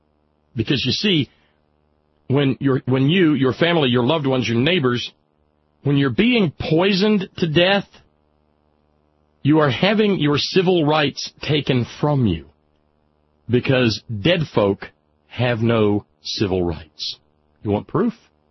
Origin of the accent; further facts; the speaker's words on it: the South, United States; You know, I, being a Southerner